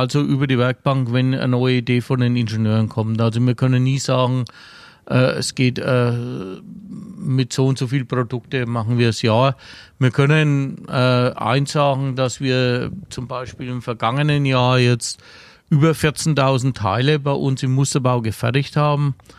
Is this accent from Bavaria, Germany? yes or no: yes; Untereuerheim, Bavaria, Germany; born there; ich gebürtig bin ich also aus Untereuerheim. Das ist von da aus 15 Kilometer weg. Wohne aber jetzt seit 2011 in Lülsfeld. Das ist 25 Kilometer